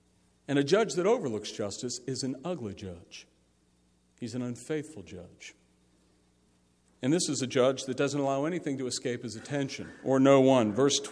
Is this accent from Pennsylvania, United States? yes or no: yes; Pittsburgh, Pennsylvania, United States; when I was growing up in Pittsburgh, in our basement, or we used to call it a game room in the 70s